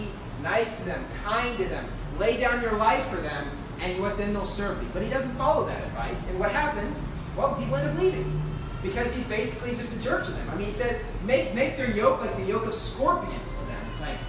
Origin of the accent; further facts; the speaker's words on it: West Virginia, United States; Well, growing up in West Virginia, a couple times a year, I would basically, my family would go up to visit my grandmother in Centerville or the Cumberland area in Maryland.